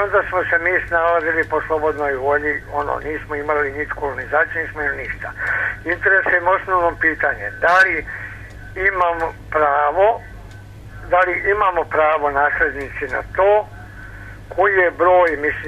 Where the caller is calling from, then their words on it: Majevo, Vojvodina, Serbia; Ja zovem iz Majeva, to je opština Vrbas. I mi smo sa Kosova došli 47. 8. ne znam ja koje godine i dobili smo kuću